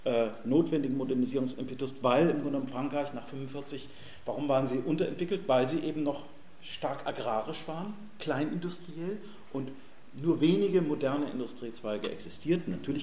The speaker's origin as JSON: {"language": "German", "region": "Bremen", "country": "Germany", "said": "aber ich komme aus Bremen, also in Bremen"}